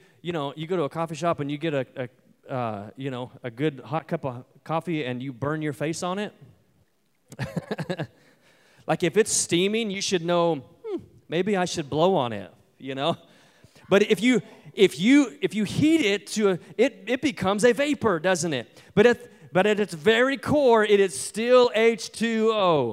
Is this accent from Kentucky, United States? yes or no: no; Kansas, United States; You know, I'm from Kansas. I know what a white-tailed deer looks like